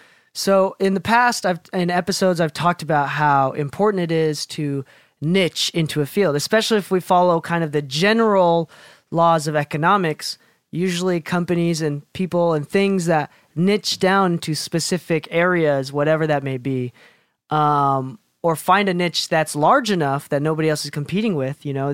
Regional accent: Chicago, Illinois, United States; born or raised there; now in Utah, United States

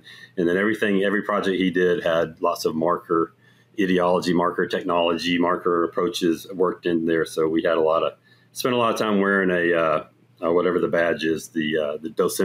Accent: Alabama, United States; So I grew up in Alabama. My dad was an ag econ professor at Auburn.

